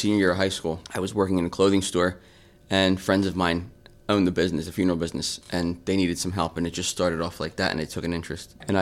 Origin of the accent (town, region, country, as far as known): Trenton, New Jersey, United States; born or raised there